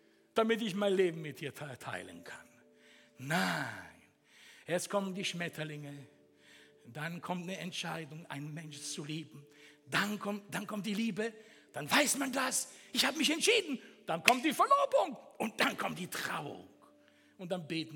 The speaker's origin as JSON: {"language": "German", "country": "Italy", "said": "Erstens, ich bin Italiener und ich schaffe es nicht, keinen Druck zu machen."}